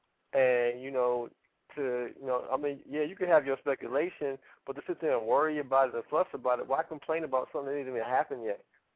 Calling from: Cleveland, Ohio, United States; I'm calling from Cleveland, Ohio.

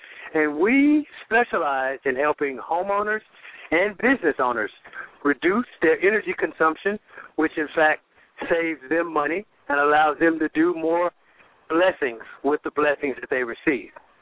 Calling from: Raleigh, Texas, United States; I'm calling from Raleigh, Texas

